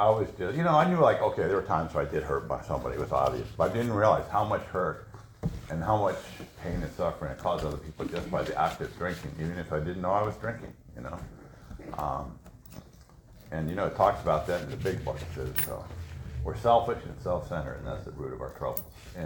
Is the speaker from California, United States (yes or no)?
yes; San Francisco, California, United States; I grew up in San Francisco, and I always felt different all my life.